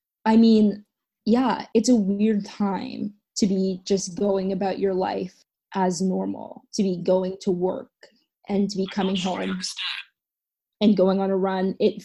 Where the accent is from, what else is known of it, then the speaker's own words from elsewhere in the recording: Jamaica; I happen to be Jamaican, which is weird. I'm half Jamaican, half Indian, which is being a Jamaican distance runner is also odd.